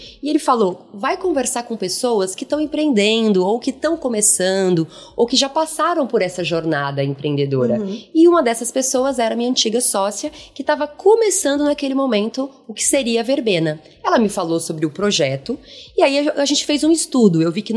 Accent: Inhumas, Goiás, Brazil; also born or lived in Goiânia; Então, eu sou de Goiás, né? Eu cresci numa cidade super pequena de Goiás.

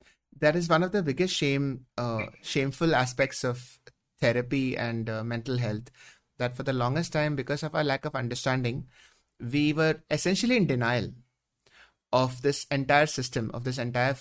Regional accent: Mumbai, Maharashtra, India; I'm from Mumbai.

